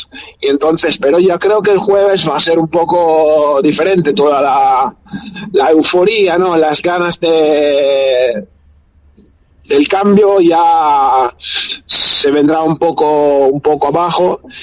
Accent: Turin, Piedmont, Italy; Spanish is a second language; venimos por toda parte de Italia, del norte, yo vengo de Turín

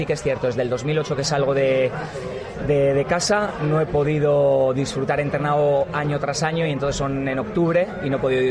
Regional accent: Basauri, Basque Country, Spain; Claro, soy de Basauri, he estado hasta el 2008 entrenando en Vizcaya

